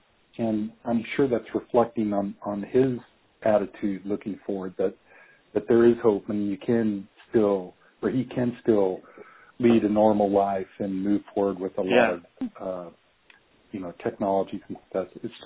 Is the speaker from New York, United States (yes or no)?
no; California, United States; I'm actually from California, but I'm in Atlanta this week.